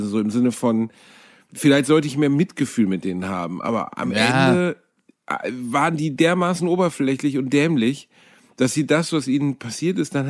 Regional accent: Gelsenkirchen, North Rhine-Westphalia, Germany; ich komme aus Gelsenkirchen-Rotthausen

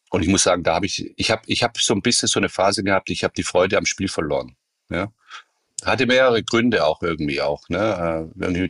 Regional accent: Stuttgart, Baden-Württemberg, Germany; Ich bin aufgewachsen im Stuttgart-Bad Cannstatt im Stadtteil Halsschlag.

